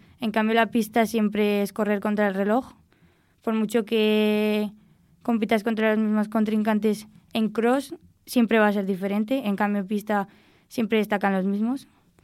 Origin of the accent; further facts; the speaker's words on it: Soria, Castile and León, Spain; yo soy de Soria y al vivir en una ciudad tan pequeñita pues no había equipo de chicas